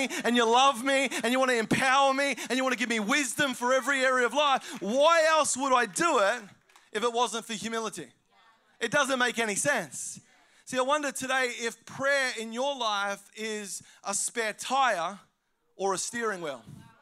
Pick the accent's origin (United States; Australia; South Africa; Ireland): Australia; but as an Aussie, he sort of rubbed me up the wrong way